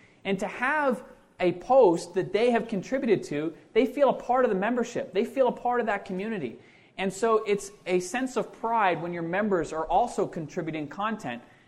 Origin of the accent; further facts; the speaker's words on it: Canada; I'm Canadian.